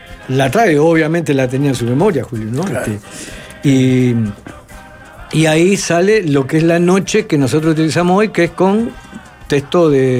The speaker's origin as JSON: {"language": "Spanish", "region": "Montevideo", "country": "Uruguay", "tie": "born or raised there", "said": "Yo me crié en La Unión y yo vivía por Industria y Túnez."}